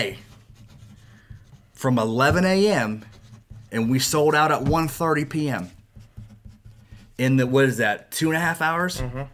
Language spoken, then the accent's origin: English; Ohio, United States; now in Bridgeport, United States; I'm from Northwest Ohio. I've only lived in Bridgeport, West Virginia for 6 years.